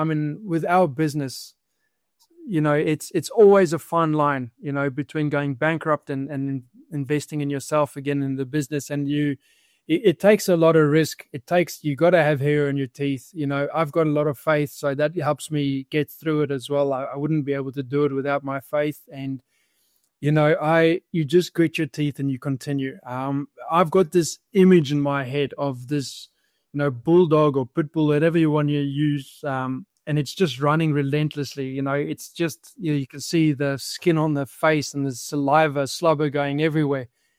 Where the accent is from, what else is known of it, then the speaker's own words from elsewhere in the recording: Australia; also born or lived in New Zealand; So I grew up in Australia, and I spent a lot of time in New Zealand.